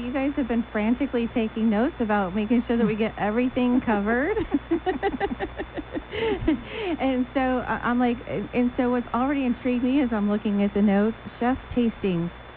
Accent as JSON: {"language": "English", "region": "Illinois", "country": "United States", "tie": "born or raised there", "said": "I grew up in Illinois, Taste of Chicago"}